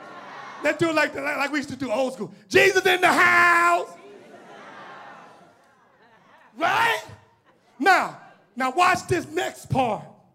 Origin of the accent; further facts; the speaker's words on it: Illinois, United States; He grew up where I grew up in Robert Taylor Holmes Housing Project.